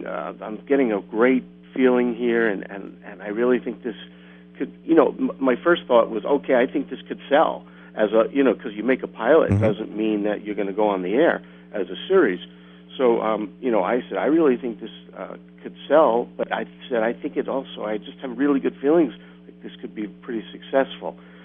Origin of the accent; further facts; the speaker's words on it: Brooklyn, New York, United States; Well, I grew up in Brooklyn